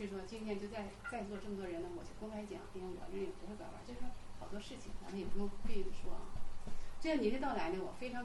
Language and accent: Chinese; Heilongjiang, China; 因为我是黑龙江人